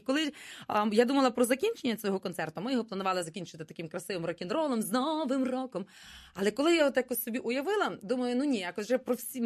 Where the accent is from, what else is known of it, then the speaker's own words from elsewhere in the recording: Lviv Oblast, Ukraine; я з Львівщини сам так. Родом, так?